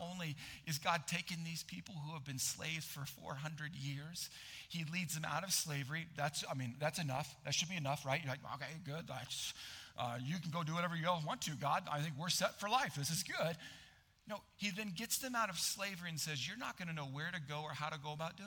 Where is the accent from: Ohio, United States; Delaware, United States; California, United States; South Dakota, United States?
South Dakota, United States; We're from South Dakota, we can figure this out.